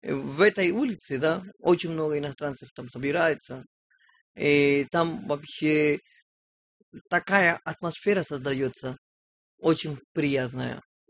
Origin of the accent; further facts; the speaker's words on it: Peru; now in Russia; если, допустим, я решил уехать из Перу, чтобы учиться в России